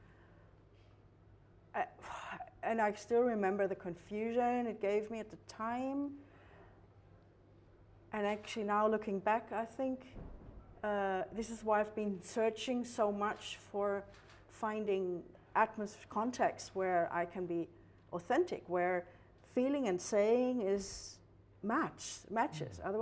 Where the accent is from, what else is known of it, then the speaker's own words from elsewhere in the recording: Germany; I grew up in Germany, post-war Germany.